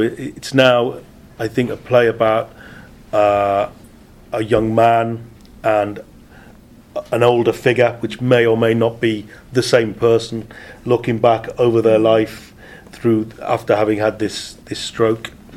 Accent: North East England, United Kingdom; I'm a Geordie

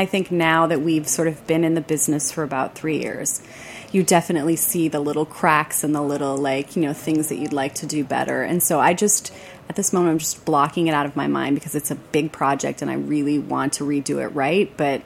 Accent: Detroit, Michigan, United States; also born or lived in Ann Arbor; I'm from the Detroit area, so I went to Michigan and I worked and lived in Ann Arbor for many years.

